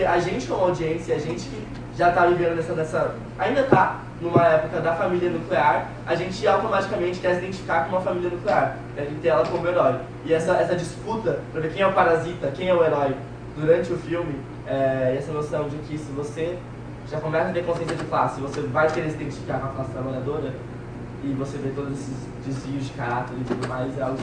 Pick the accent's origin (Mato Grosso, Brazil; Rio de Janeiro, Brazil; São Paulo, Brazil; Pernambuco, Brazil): Mato Grosso, Brazil; eu sou do Mato Grosso, e se a gente não tem enchentes lá